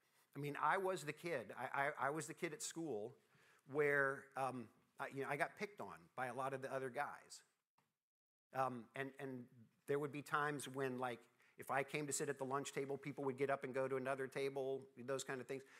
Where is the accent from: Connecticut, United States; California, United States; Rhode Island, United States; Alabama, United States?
Alabama, United States; also born or lived in Columbia, South Carolina; when I was growing up in Alabama, and I've lived in Columbia, South Carolina, so I now know that that's the hottest place in the world, but North Alabama comes pretty close.